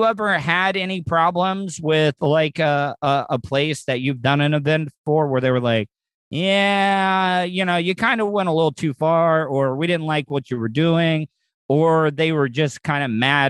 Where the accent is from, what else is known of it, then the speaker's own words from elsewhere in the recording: Florida, United States; growing up in Florida, we had the Miami, South Florida, like hip hop party music back in the day